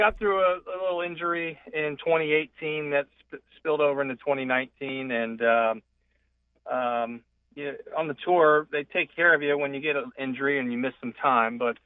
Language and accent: English; Cincinnati, Ohio, United States; growing up in Cincinnati, Ohio